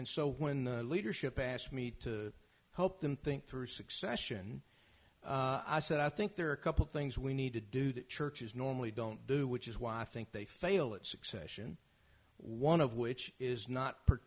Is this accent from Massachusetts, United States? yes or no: no; Memphis, Tennessee, United States; and I grew up in Memphis, so I know the city very well, it has a dark history in the years surrounding the death of Dr. King.